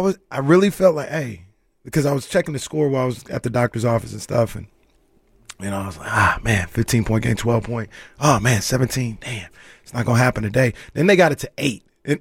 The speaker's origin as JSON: {"language": "English", "town": "Sacramento", "region": "California", "country": "United States", "tie": "born or raised there", "said": "Jordan left. And I was like, man, let me rock with my hometown team."}